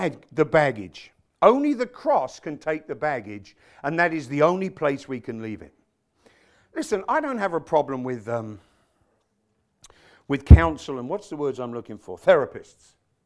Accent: England, United Kingdom; Yeah, we're a bit feisty, but that's okay. We're English.

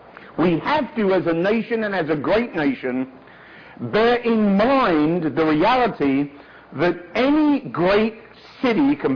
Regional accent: London, United Kingdom; born there; I was born in London.

